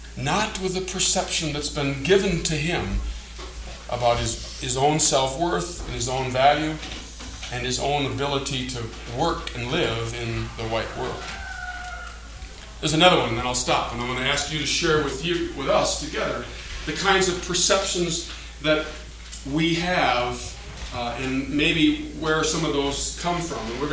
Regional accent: United States; I understand that my physical tastes are affected by the fact that I grew up in America and I like hamburgers better than poi.

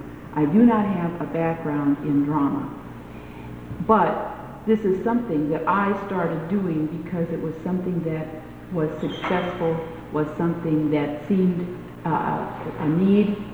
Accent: Tacoma, Washington, United States; I'm from Tacoma, Washington.

